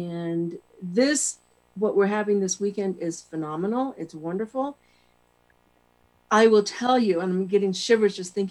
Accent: Santa Fe, New Mexico, United States; I grew up here in Santa Fe, New Mexico. I was born in Santa Fe, New Mexico. I've lived here my whole life.

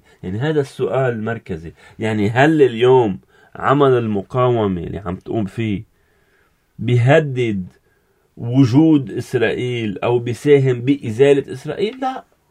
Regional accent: Lebanon; إذا عن جد نحن كلبنانيين أمام هول الدمار والتهجير بدنا نوقف هالحرب

